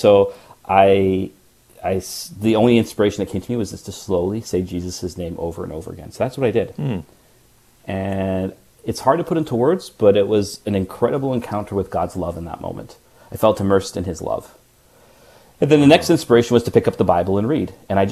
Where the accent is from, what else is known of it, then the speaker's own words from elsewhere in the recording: Vancouver, British Columbia, Canada; also born or lived in Victoria; I grew up in Vancouver, and then on the mainland, I graduated from high school when I was 18. I decided to go to Victoria to go to university. So that's on Vancouver Island.